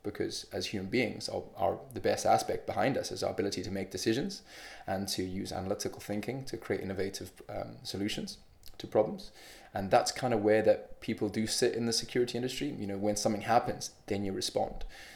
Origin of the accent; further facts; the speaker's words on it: Zambia; English is a second language; moved away as an adult; also born or lived in Zimbabwe; now in United Kingdom; I'm originally from Zimbabwe. I grew up in Zambia, and then I came across the UK when I graduated from school to study mechanical engineering.